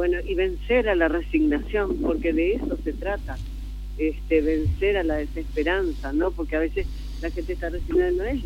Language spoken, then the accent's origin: Spanish; Argentina; somos argentinos